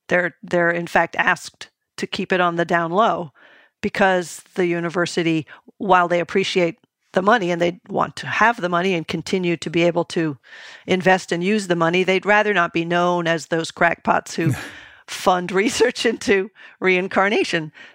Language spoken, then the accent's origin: English; New England, United States; when I was growing up in New England, bonk was a term we used.